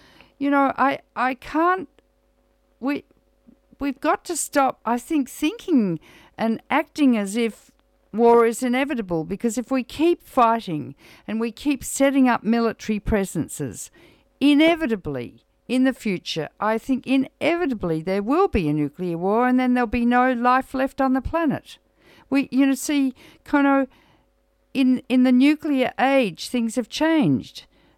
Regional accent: Australia; Even if Australia, you know, goes along with that, I do not agree with it as an Australian.

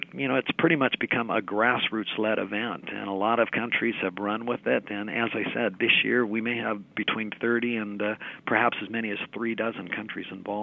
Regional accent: British Columbia, Canada; I also think rivers have done a lot to make us what we are as British Columbians.

